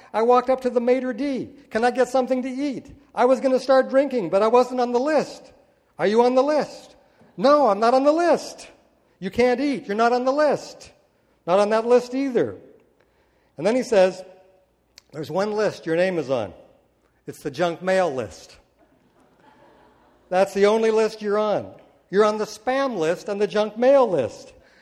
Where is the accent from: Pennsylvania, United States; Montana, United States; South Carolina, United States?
Montana, United States; this last 2 weeks, I was back in my hometown in western Montana, and I happened to connect with a couple of old classmates